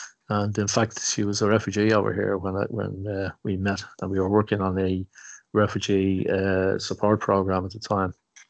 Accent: Nigeria; now in Ireland; I grew up in Nigeria

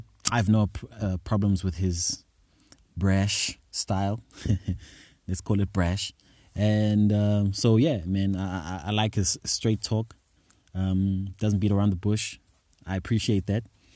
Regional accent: South Africa; I'm from South Africa, but I'm certainly not bound to South Africa.

